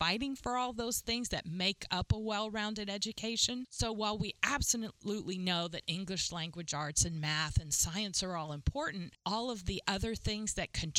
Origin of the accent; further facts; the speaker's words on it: San Francisco, California, United States; And so when I was growing up in San Francisco public schools, we had not just a pull-out instrumental music program, but we also had a choral program.